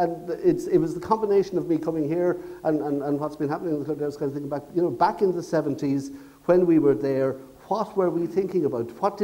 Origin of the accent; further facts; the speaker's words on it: Limerick, Munster, Ireland; I mean, I only have to say I'm from Limerick to know that it did not exist.